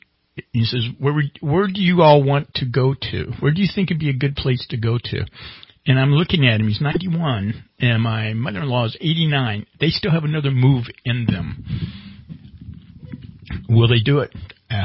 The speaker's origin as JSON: {"language": "English", "region": "California", "country": "United States", "said": "when I tell them I'm from California, I don't get, oh man, that must be cool."}